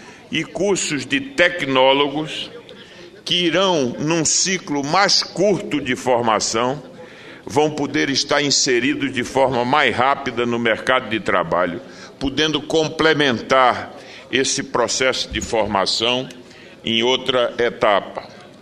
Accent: Pernambuco, Brazil; E quero, como pernambucano, destacar que o Estado de Pernambuco irá participar desse processo

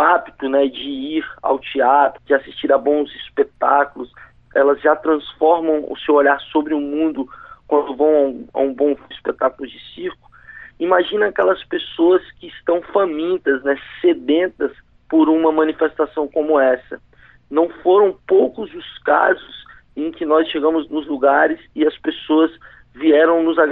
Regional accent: Central Brazil, Brazil; somos do centro do Brasil e para qualquer lugar que a gente olhe, a gente já conseguiu ir na extremidade do nosso país

